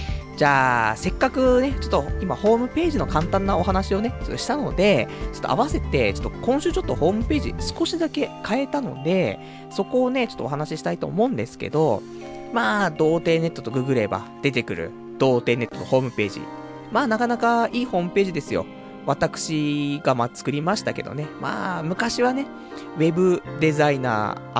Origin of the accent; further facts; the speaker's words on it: Saitama, Japan; 私埼玉出身ですから